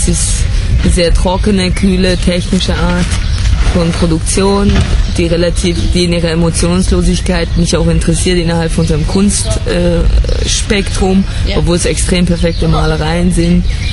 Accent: Germany; Ich bin in Deutschland aufgewachsen.

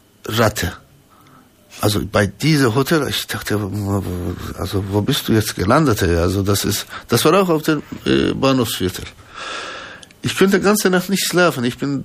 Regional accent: Ankara, Turkey; German is a second language; also born or lived in Rize; ich bin im 57 in Ankara geboren und meine Heimatstadt ist Rize und das ist auf, also wie kann man sagen, Nordost-Türkei, Schwarze Meer-Region und fast an der russischen Grenze und eine schöne kulturelle und glückliche Gebiet, kann man sagen. Und ich bin in Ankara aufgewachsen

